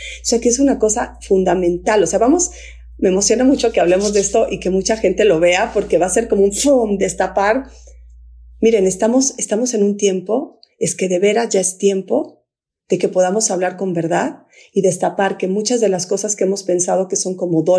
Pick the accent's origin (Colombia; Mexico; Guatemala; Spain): Guatemala; qué emoción que lo estoy diciendo aquí en Guatemala con tres volcanes enfrente de mí, ¿no? Por ejemplo, yo estoy aquí en mi tierra